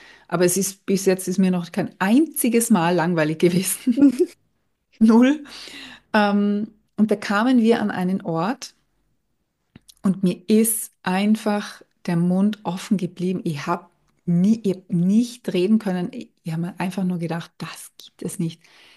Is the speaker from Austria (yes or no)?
yes; Tyrol, Austria; in meiner Heimat Tirol